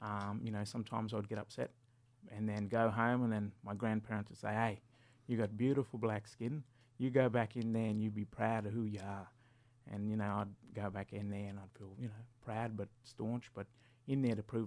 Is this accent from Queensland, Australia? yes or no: no; Armidale, New South Wales, Australia; now in Sydney, Australia; my mob is Dungutty and Bunjalung mob. And I grew up on Armidale and living in Sydney at the moment